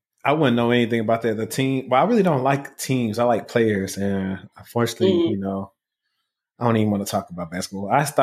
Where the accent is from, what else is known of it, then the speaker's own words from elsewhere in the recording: Louisiana, United States; I'm from Louisiana, so that's how I feel about the Saints. Like, when I was growing up, nobody liked the Saints.